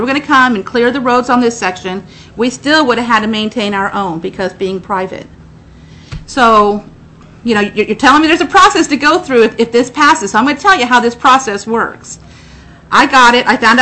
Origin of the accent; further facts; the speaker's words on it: Alaska, United States; I am from the Fairbanks North Star Borough.